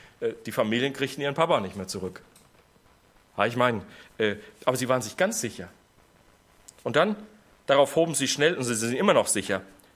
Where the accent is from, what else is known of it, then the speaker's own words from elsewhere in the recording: North Rhine-Westphalia, Germany; War früher im Siegerland, wo ich herkomme